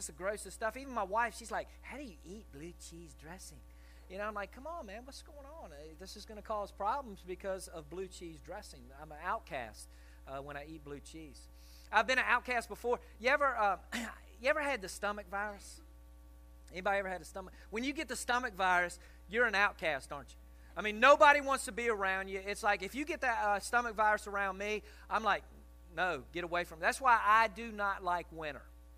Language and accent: English; Virginia, United States; I grew up in Tidewater, Virginia, and going to the Hampton Coliseum as a boy and watching the circus.